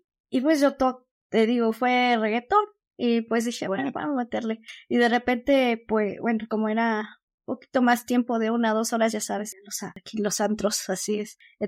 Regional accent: Hidalgo, Mexico; aquí en Hidalgo, pues sí, bueno, de niña sí, tal vez lo llegué a escuchar

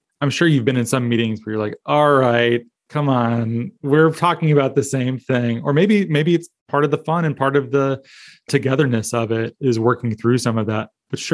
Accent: Phoenix, Arizona, United States; I grew up in the Phoenix area. I spent time at ASU and U

